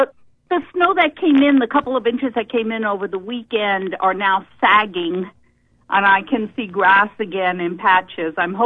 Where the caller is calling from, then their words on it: New York, United States; I'm calling from the Mid-Hudson Valley area of New York State, and that is pretty close to where West Point is.